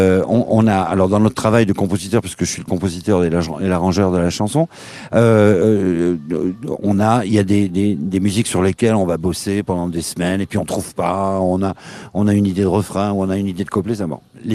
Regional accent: Perpignan, Occitanie, France; je suis descendu chez moi à Perpignan

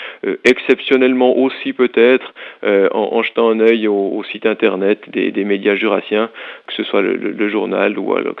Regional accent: Jura, Switzerland; Quand on est jurassien, on l'est, on le demeure et on voit un petit peu le Jura tant bien que mal en dehors des frontières.

